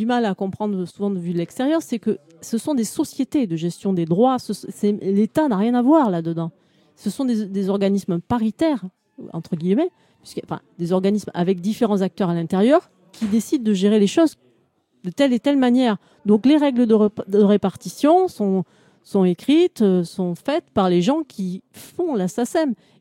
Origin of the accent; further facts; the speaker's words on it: France; en tout cas nous en tant que Français